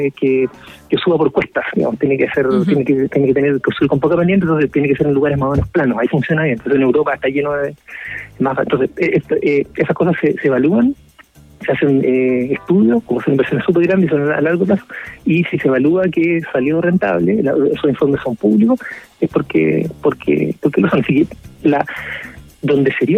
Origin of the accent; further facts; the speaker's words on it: Santiago, Santiago Metropolitan Region, Chile; nos toca de cerca para los que somos de Santiago